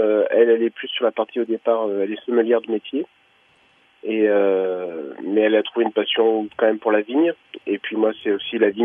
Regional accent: Tournon-sur-Rhône, Auvergne-Rhône-Alpes, France; Je suis originaire de la région de Tournon-sur-Rhône, dans la vallée du Rhône-Nord, et ma famille faisait du vin depuis une dizaine de générations.

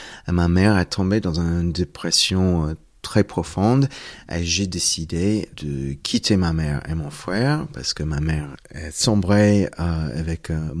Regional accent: Georgia, United States; born there; French is a second language; Je suis né aux États-Unis, dans le sud, en Géorgie. Ça fait partie de qu'est-ce qu'on appelle the Bible Belt, le ceinture de Bible. Parce que notamment, il y a énormément de protestants, surtout le Southern Baptist Convention.

